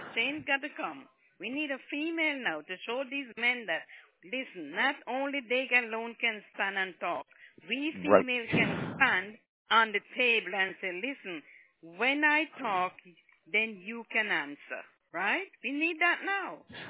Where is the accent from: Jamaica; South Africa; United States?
Jamaica; Jamaican. I went to England. I go to Canada. I try to travel as much as I can, you know? I'm a born Jamaican.